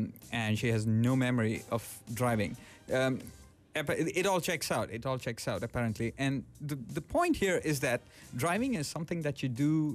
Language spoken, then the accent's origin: English; India; I'm from India. there is a method to the madness that we follow on the roads in India.